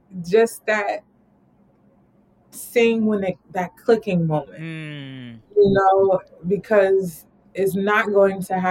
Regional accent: New York, United States; born there; And so I'm of Caribbean, I'm of Jamaican descent, but I was born in America. I was born in New York.

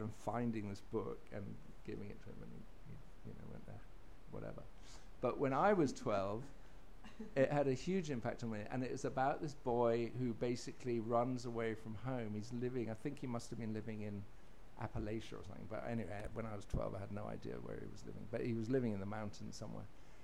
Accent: United Kingdom; because I come from Britain

